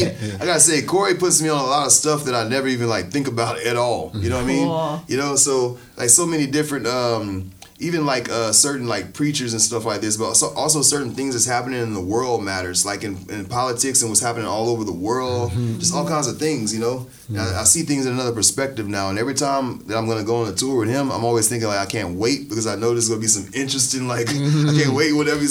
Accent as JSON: {"language": "English", "region": "Louisiana", "country": "United States", "said": "I mean, y'all's humidity can't be so bad. I mean, I'm from Louisiana."}